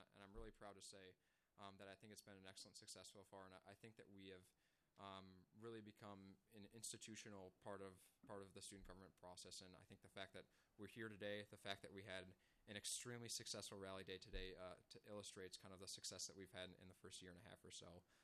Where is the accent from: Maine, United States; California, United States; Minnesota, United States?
Minnesota, United States; Rochester; and I'm originally from Rochester, Minnesota.